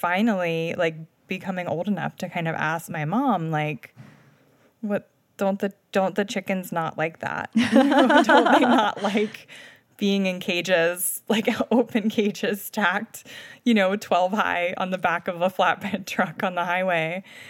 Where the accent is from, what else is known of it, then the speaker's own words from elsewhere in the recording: Delmarva Peninsula, United States; Yeah, so I grew up on the Delmarva Peninsula around a lot of chicken farms.